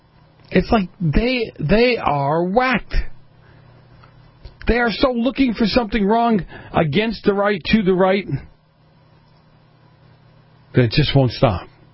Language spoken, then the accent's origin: English; East Coast, United States; And I grew up in the East Coast, and they have windows in the garage